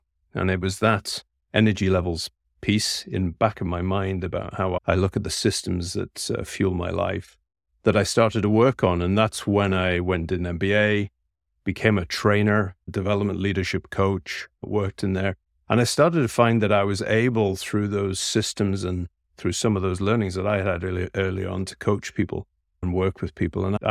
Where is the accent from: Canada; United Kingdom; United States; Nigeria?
United Kingdom; Scotland; born there; I live in the countryside, so I get out into the forests, onto the mountains, the hills. I'm a Scotsman by birth